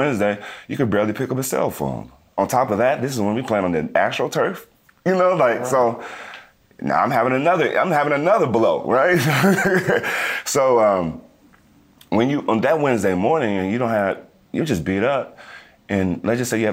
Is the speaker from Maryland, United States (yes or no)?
no; Las Vegas, Nevada, United States; My dad was a gambler, you know. I grew up in Las Vegas.